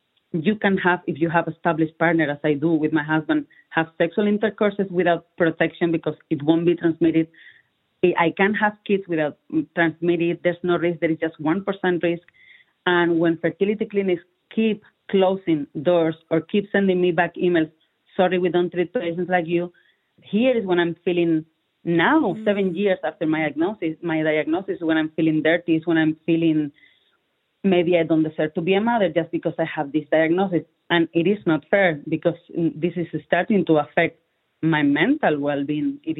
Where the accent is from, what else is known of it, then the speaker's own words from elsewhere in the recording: Spain; English is a second language; moved away; I've been calling clinics outside in the UK, in Germany, in my home country in Spain.